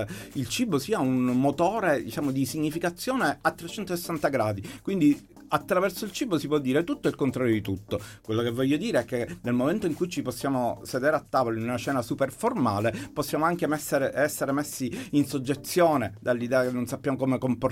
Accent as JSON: {"language": "Italian", "region": "Sicily", "country": "Italy", "said": "che noi non ci raccontiamo in quanto siciliani intorno a questo dolce"}